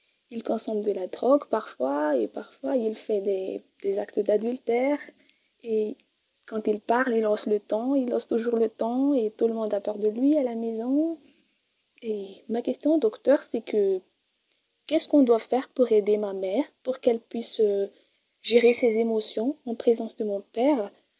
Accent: Madagascar; Je viens de Madagascar, de la ville de Fenaranjou.

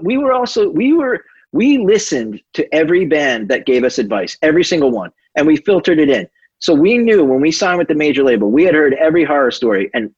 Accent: East Coast, United States; We're from the East Coast. Like, really, we were really from the East Coast, and we cared about nothing but being good.

